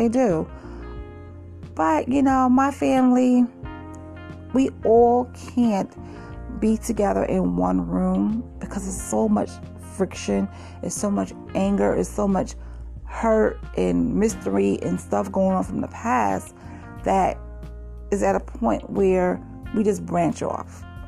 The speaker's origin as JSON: {"language": "English", "town": "Brooklyn", "region": "New York", "country": "United States", "tie": "born or raised there", "said": "I am going to be talking to you about growing up in Brooklyn, about my family life."}